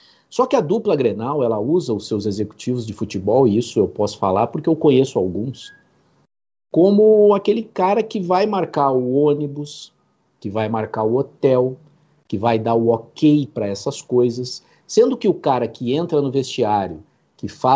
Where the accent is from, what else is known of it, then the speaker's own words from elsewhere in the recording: Porto Alegre, Rio Grande do Sul, Brazil; now in São Paulo, Brazil; desde que eu cheguei aqui, é que, diferente de Porto Alegre, onde eu nasci, cresci, me formei e trabalhei um pouco, em São Paulo